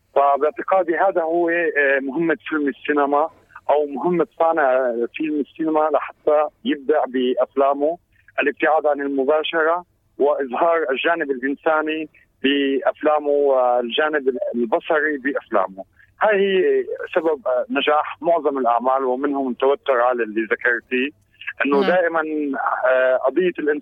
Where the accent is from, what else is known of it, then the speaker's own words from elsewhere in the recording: Syria; ومثل بلدنا سوريا بالمحافل الدولية وأحسن تمثيل